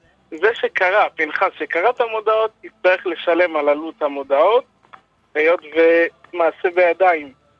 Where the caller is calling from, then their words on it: Jerusalem, Jerusalem District, Israel; מירושלים.